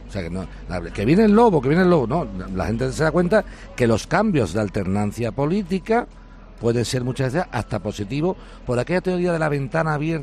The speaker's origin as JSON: {"language": "Spanish", "town": "Seville", "region": "Andalusia", "country": "Spain", "tie": "born there", "said": "Nací en el Arenal, en la calle Adriano."}